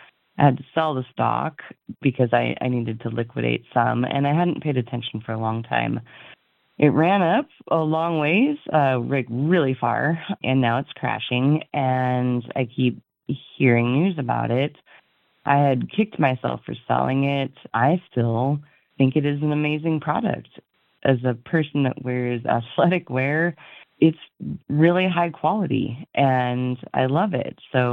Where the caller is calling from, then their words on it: Spokane, Washington, United States; I'm calling from Spokane, Washington. It's been about 6 years since I've called in.